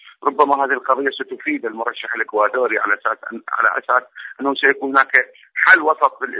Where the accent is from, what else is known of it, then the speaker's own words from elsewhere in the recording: Iraq; فينا كعراقيين